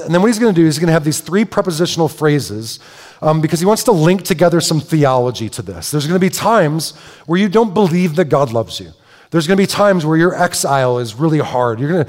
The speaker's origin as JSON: {"language": "English", "town": "Detroit", "region": "Michigan", "country": "United States", "said": "I'm from Detroit. Watched every game."}